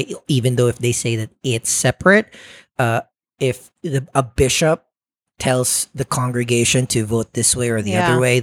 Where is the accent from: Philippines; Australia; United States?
Philippines; Growing up in the Philippines